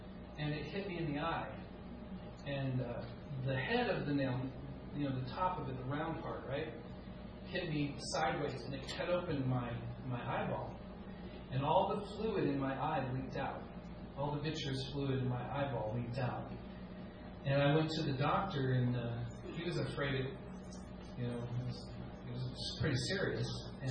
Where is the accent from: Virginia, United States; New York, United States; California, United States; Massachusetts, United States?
California, United States; Long Beach; born there; So, I was born in Long Beach, California in 1964.